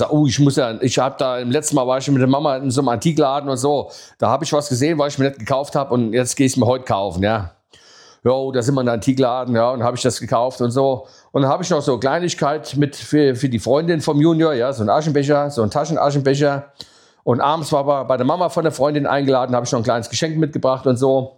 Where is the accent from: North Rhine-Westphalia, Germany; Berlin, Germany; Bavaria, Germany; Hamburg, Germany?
Bavaria, Germany; ich komme aus dem Ostallgäu und so, Nähe Kaufbeuren.